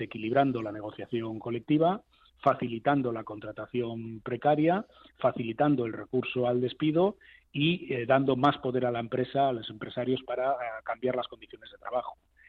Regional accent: Basque Country, Spain; Yo vengo de Euskadi y sé de lo que hablo, ¿no?

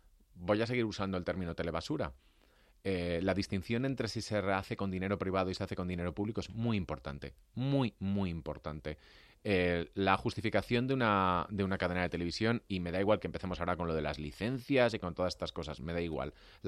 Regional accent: Valencian Community, Spain; No, soy valenciano

